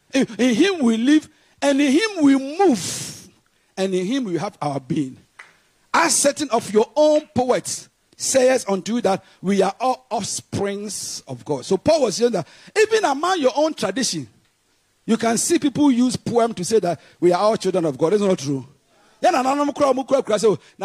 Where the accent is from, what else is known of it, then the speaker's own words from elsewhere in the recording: Ghana; I'm a Ghanaian. Preaching to you, a Ghanaian, it's easier for you to receive.